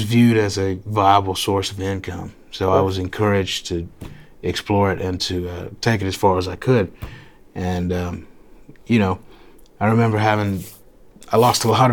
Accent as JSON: {"language": "English", "town": "Greenville", "region": "South Carolina", "country": "United States", "said": "I'm from Greenville, and you know, we share a water tower, so, and an airport."}